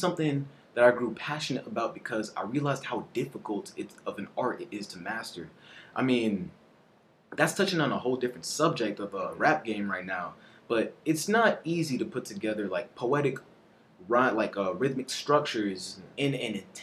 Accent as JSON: {"language": "English", "country": "Belize", "tie": "born or raised there", "lives_now": "United States", "said": "So I grew up in Belize, and they didn't really freestyle too much over there in like my home country."}